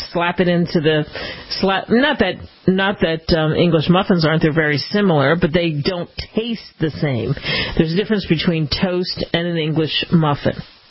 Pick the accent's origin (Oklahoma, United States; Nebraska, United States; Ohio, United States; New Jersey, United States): New Jersey, United States; We had this neighbor when I was growing up in Jersey over the bridge from Philly